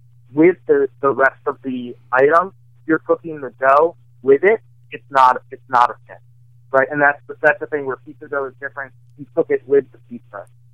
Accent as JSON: {"language": "English", "town": "Bethesda", "region": "Maryland", "country": "United States", "said": "So I'm from Bethesda, Maryland, which is a suburb a little bit outside of D.C."}